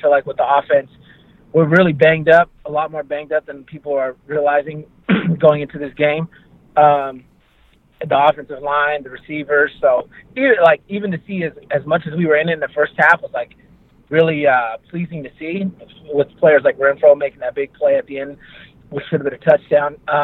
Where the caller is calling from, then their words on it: Fresno, California, United States; from Fresno, Fresno, California.